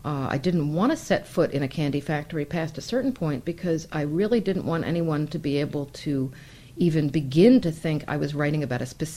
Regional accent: New York City, New York, United States; now in New Haven, United States; I grew up in New York City. I've been in the New Haven area for 33 years, but it's not my hometown. It is my hometown now in a certain way.

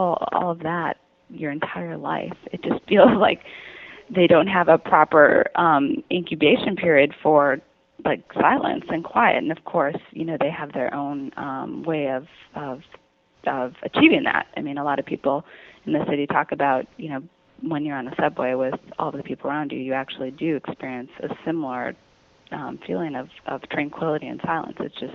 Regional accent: North Dakota, United States; They really can't believe I'm from North Dakota.

